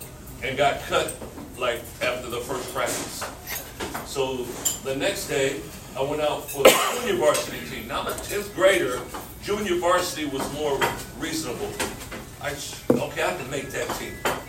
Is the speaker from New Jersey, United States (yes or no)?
no; Compton, California, United States; Growing up in Compton, you had the UCLA Bruins, who started winning championships in 1964, 65, right in there.